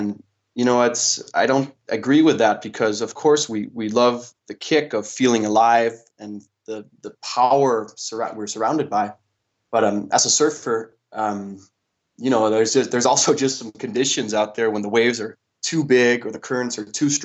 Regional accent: Denmark; I come from Denmark.

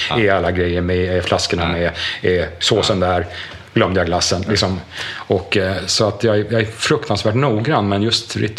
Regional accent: Fårö, Gotland, Sweden; also born or lived in Gothenburg; Jag är född i Göteborg, för min mamma bodde där när hon träffade pappa. Men jag sen 10 dagars ålder så har jag vuxit upp på Fåre. På en gård som heter Langhammar som ligger längst ut på nordvästra spetsen.

